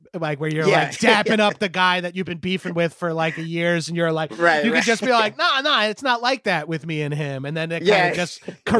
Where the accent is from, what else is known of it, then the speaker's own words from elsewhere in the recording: Atlanta, Georgia, United States; It's He's like, from Houston. I'm from Atlanta, so I hate him.